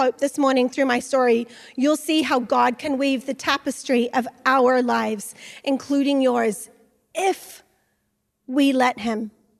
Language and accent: English; Sydney, New South Wales, Australia; also born or lived in New Zealand / California; And although I was born in New Zealand, I actually lived in California until I was 13, and then Sydney, Australia, until I was 15, thanks to my parents being pastors.